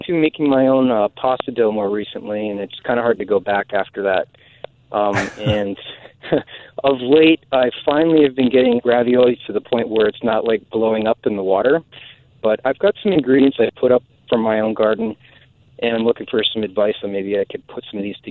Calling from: Newport, Vermont, United States; Northern Vermont, near the Canadian border, Newport.

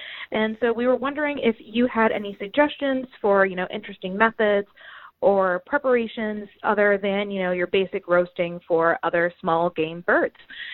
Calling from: St. Louis, Missouri, United States; Hello, Splendid Table. I'm calling from St. Louis.

